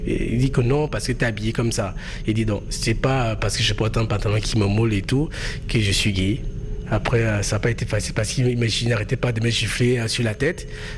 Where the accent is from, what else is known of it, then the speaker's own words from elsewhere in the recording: Cameroon; Je suis né au Cameroun. Et du coup, j'ai grandi un peu isolé dans mon petit coin.